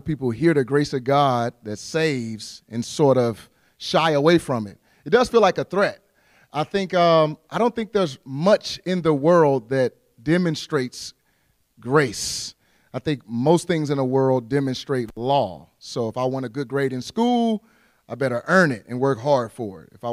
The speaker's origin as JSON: {"language": "English", "town": "St. Louis", "region": "Missouri", "country": "United States", "tie": "born or raised there", "said": "It's called the Extra Nos Fest in St. Louis, my hometown."}